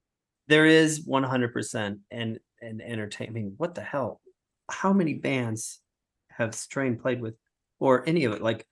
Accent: Cleveland, Ohio, United States; And I said, I'm from Cleveland.

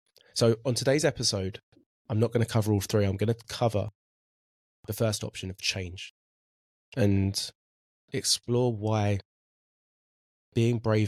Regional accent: Braintree, East of England, United Kingdom; So some of you who know me a bit closer know that I'm from Essex, know that I'm from Braintree.

